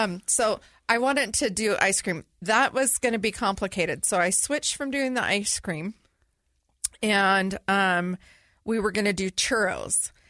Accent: California, United States; We're both from California. We love that plant

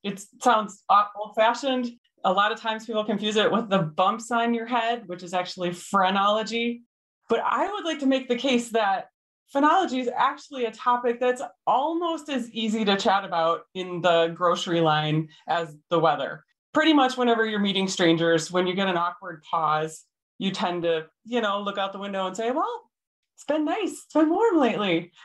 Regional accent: Michigan, United States; also born or lived in Ohio; So I grew up in the Midwest. I actually was born in Ohio, but I grew up in Michigan.

